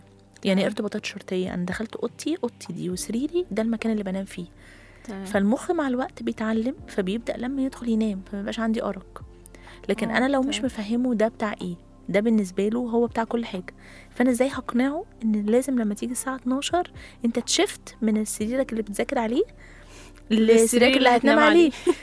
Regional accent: Egypt; خدي بالك برضو احنا كمصريين اغلبنا نمط حياتنا صعب

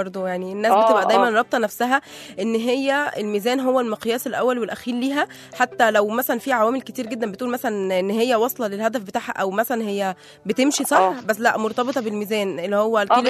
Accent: Egypt; واحنا كشعب مصري بنحب الحاجات دي قوي

